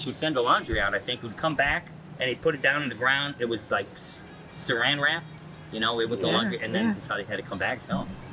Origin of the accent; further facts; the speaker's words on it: Chicago, Illinois, United States; I grew up in Chicago.